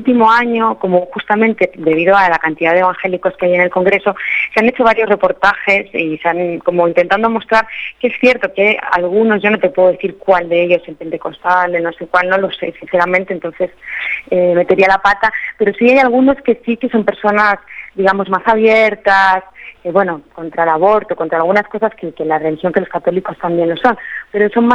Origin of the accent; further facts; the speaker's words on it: Spain; yo soy española